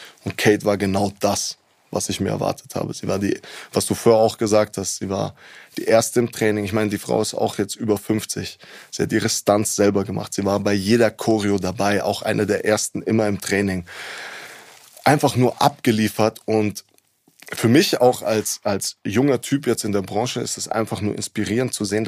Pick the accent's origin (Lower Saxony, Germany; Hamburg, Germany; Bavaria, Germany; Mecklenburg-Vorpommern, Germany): Bavaria, Germany; Munich; München, weil München mein Heimatort ist. Und wenn mich jemand nach meiner Heimat fragt, dann würde ich immer sagen München. Hier fühle ich mich zu Hause.